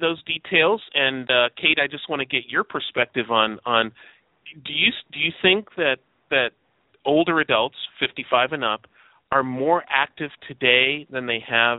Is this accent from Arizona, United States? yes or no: no; Chicago, Illinois, United States; moved away; it still is in my hometown in Chicago. I just went back to Chicago recently.